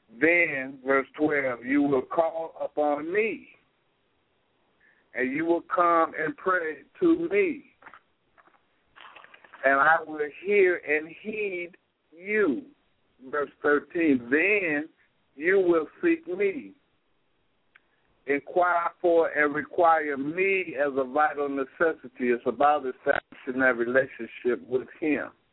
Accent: Gary, Indiana, United States; growing up in the Laney Project, who shout out for the Laney in Gary, Indiana. I mean the City of Glory, Indiana.

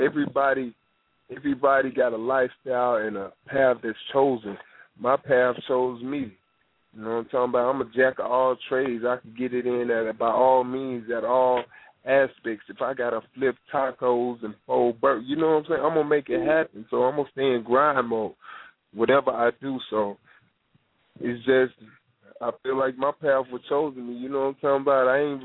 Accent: Chicago, Illinois, United States; born there; also born or lived in California; now in Mississippi, United States; I'm from all over. I stayed out there in Cali. I was born in Chicago. I'm in Mississippi right now, so you know.

